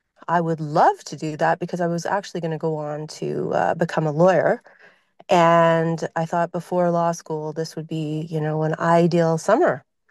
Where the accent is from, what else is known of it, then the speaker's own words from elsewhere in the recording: Vancouver, British Columbia, Canada; I am from Vancouver, BC, and we are literally like 20 minutes away from Washington State. So, you know, I kind of grew up going back and forth between Canada and the U.S.